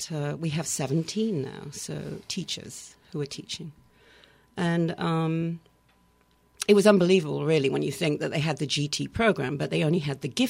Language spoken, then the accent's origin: English; United Kingdom; accent: British; they mimic my British accent.